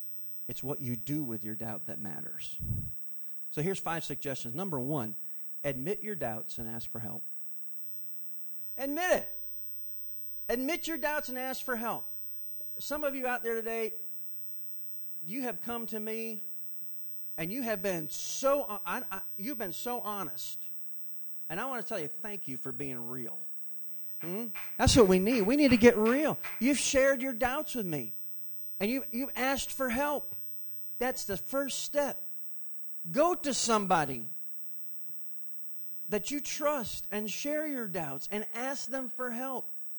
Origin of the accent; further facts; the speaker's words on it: Connecticut, United States; to begin preparations to move back to my home state of Connecticut and start a church.